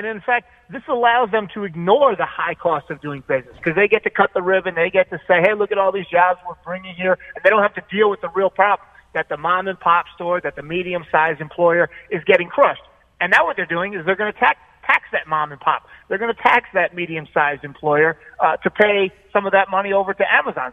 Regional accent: New York, United States; You know, I'm a New Yorker.

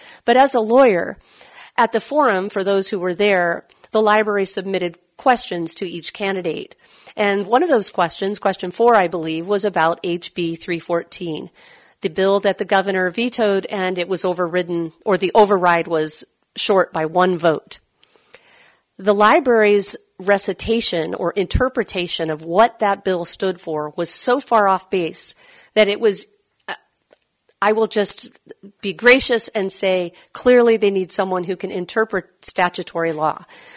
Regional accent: Columbus, Ohio, United States; I grew up in Columbus, Ohio, and I went to the Ohio State University, of which I am still quite fond.

